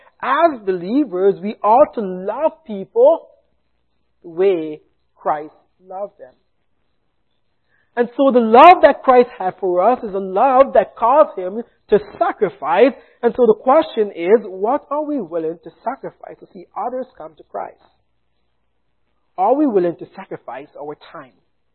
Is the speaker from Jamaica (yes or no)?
yes; Jamaica; now in United States; So I am from Jamaica, as I mentioned earlier.